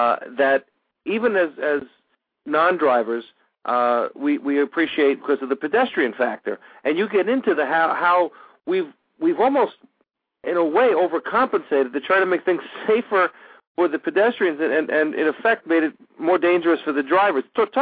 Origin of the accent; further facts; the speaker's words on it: New York, United States; As a New Yorker, myself, I when I go to rural towns, I'm always amazed at how courteous everybody is